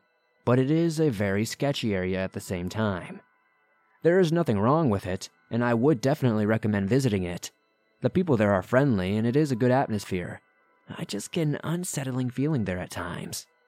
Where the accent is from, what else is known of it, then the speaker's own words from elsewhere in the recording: Montana, United States; also born or lived in Minnesota; I was born in Minnesota, but I have lived in Montana for pretty much all of my life. Pretty much the Yellowstone area.